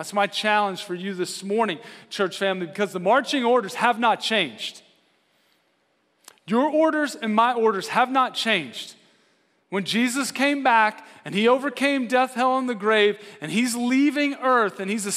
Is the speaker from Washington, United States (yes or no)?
no; Boerne, Texas, United States; I'm from Bernie. I'm down in the hill country, all right?